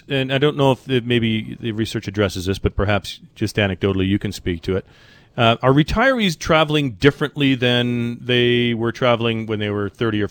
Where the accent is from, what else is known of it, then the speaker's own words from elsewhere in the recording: Ireland; So, you know, I'm Irish